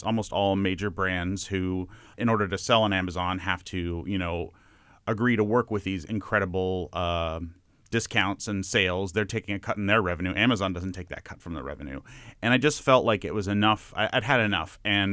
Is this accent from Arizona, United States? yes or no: yes; Tucson, Arizona, United States; Something very personal and close to me is I grew up in Tucson, Arizona